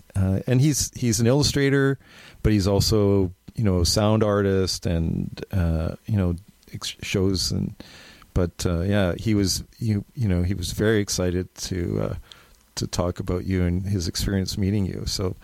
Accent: Winnipeg, Manitoba, Canada; people ask me, where are you from? And I go, Winnipeg.

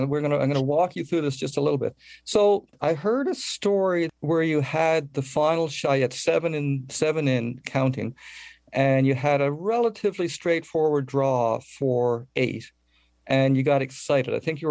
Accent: St. John's, Newfoundland and Labrador, Canada; I grew up in St. John's. I'm married to a Bay woman.

